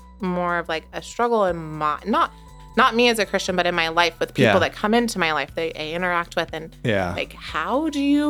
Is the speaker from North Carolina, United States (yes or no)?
no; California, United States; I grew up in Orange County.